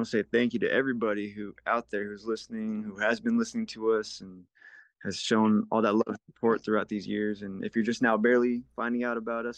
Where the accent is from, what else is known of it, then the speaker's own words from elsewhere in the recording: Arizona, United States; I come from the Gila River Indian community in Arizona.